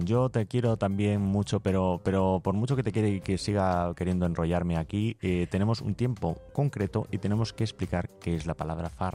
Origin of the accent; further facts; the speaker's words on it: Asturias, Spain; en Asturias, Sharon, tenemos la fiesta de comadres, que ya, Sharon y yo somos asturianos